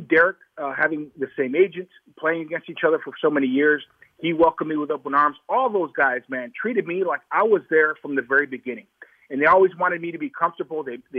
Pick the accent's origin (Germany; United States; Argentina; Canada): United States; Chicago, Illinois; I met the team in Chicago, my hometown.